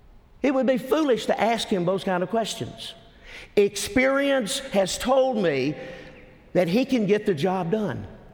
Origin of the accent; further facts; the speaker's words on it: Tennessee, United States; I was born and raised in Tennessee.